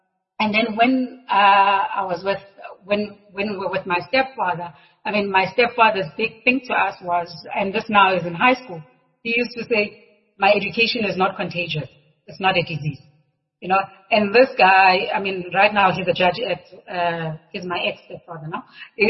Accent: Cape Town, Western Cape, South Africa; also born or lived in Johannesburg; I was born in Cape Town. I tell people that I was born at the waterfront because I was born at the Somerset Hospital, looking at the sea.

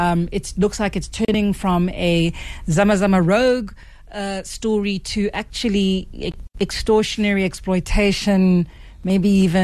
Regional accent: Cape Town, Western Cape, South Africa; So I'm from Cape Town

